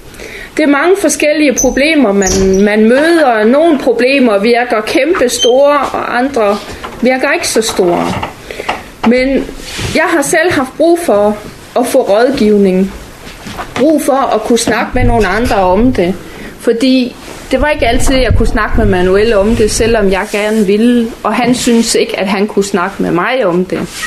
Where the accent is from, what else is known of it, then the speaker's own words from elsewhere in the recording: Frederikshavn, North Denmark Region, Denmark; moved away as an adult; selvom jeg er født dansker og boede her i Frederikshavn indtil jeg var 20 år. Men jeg kom tilbage til Danmark efter 20 år i udlandet